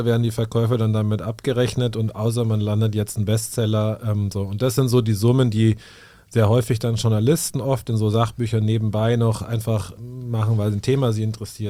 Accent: Munich, Bavaria, Germany; Nein, ich komme aus München

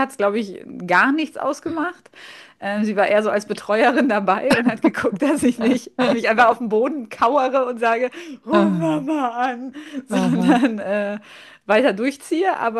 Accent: West Germany, Germany; Ich bin ja Wessi, Kind aus Westdeutschland.

